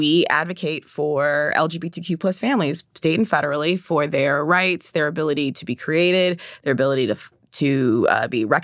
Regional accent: United States; So it's written like the Italian, pronounced like the French, but I'm an American.

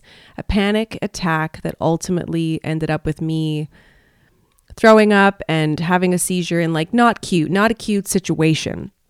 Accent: Canada; being in Malaysia, you know, very far from my home country of Canada.

